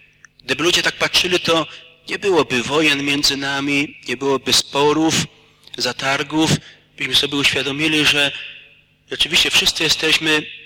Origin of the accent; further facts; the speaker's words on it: Subcarpathian Voivodeship, Poland; że pochodzę z Rymanowa, czy spod Rzeszowa, tak ja, czy ktoś inny.